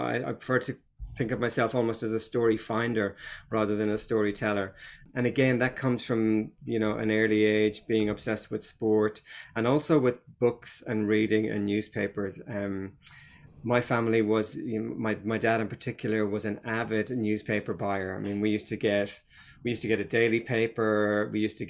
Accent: Ireland; as a young fella growing up in Ireland

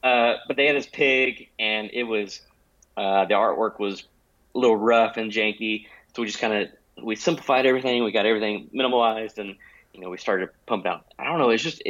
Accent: Belton, Texas, United States; also born or lived in Hutto; I'm from Belton, born and raised. I spent some time in Hutto, so I am a Hutto hippo, always a hippo.

